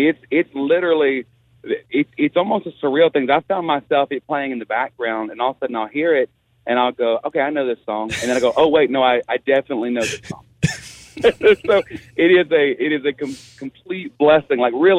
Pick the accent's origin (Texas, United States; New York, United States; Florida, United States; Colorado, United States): Texas, United States; Buna; I was born and raised in Buna, Texas. We're not a city. We are an unincorporated little tiny township in Southeast Texas.